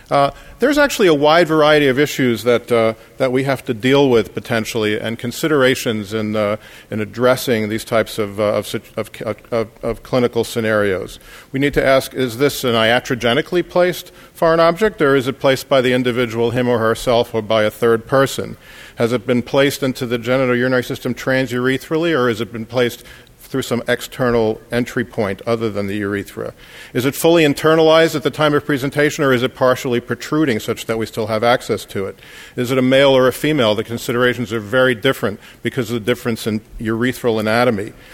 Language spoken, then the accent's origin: English; Houston, Texas, United States; from Houston, Texas.